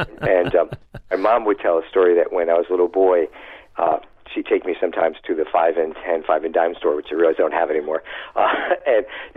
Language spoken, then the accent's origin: English; Bronx, New York, United States; Born and raised in the Bronx, New York, and I'm an only child, so three.